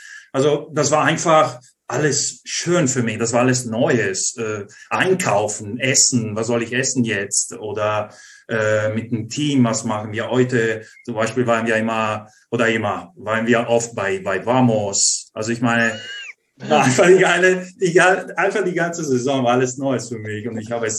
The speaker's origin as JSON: {"language": "German", "country": "Italy", "second_language": "German", "said": "wo ich als Italiener und Ausländer"}